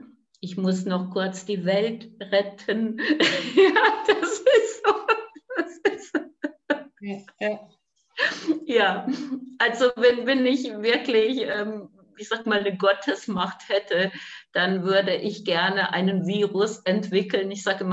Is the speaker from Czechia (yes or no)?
yes; Czechia; ich bin ja Tschechin